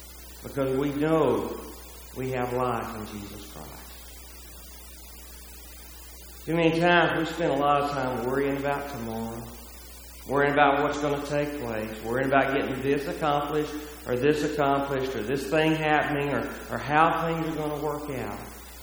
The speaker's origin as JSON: {"language": "English", "town": "Winfield", "region": "Alabama", "country": "United States", "said": "I'm from Winfield, Alabama."}